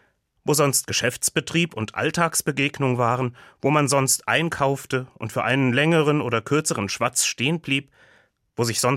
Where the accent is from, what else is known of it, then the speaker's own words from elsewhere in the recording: Buseck, Hesse, Germany; an zu Hause in Buseck wach werden, wo ich aufgewachsen bin. Dort, in Buseck bei Gießen, fing zu meiner Schulzeit, so vor 30 Jahren, der Fronleichnamstag für uns von der katholischen Jugend auf dem Dorf äußerst zeitig an.